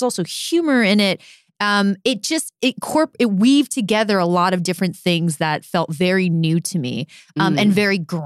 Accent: Oakland, California, United States; Yeah, I'm from Oakland.

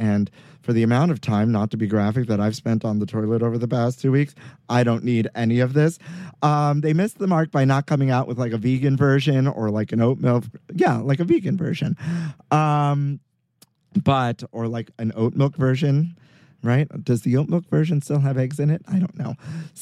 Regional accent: New York, United States; growing up in Sunset Park, Brooklyn, slash, like, across the border from Borough Park, we used to have an actual Entenmann's bakery

